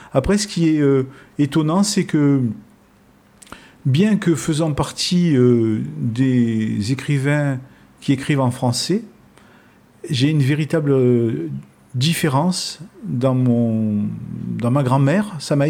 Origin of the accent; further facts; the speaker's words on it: Corsica, France; c'est très étonnant en tant que Corse d'être confronté donc à des questions qui peuvent nous paraître étranges